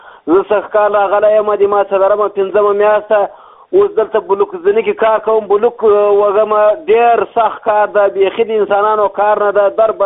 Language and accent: Pashto; Afghanistan; now in Iran; موږ در په دره خاک سره ټول افغانان په پردو وطنو خاورې تباه برباد شو